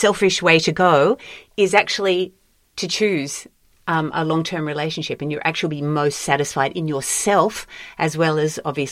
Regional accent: Australia; because we are Australian

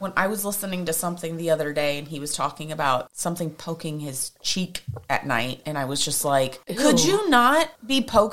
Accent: Texas, United States; And even though we're from Texas, we're not all like gun nuts, just FYI.

